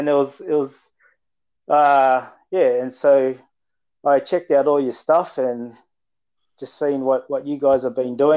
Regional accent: Sydney, New South Wales, Australia; also born or lived in Auckland, New Zealand; up in Sydney. I was born in Auckland.

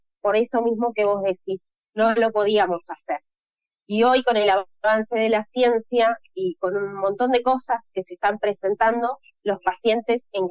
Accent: Viale, Entre Ríos, Argentina; now in Paraná, Argentina; yo me vine de adolescente a vivir a Paraná, soy de Viales

